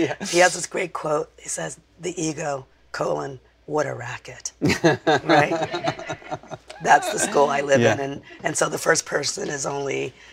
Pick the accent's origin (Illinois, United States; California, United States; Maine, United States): California, United States; Compton; born there; You know, I was born in Compton. I think that means something to me, right?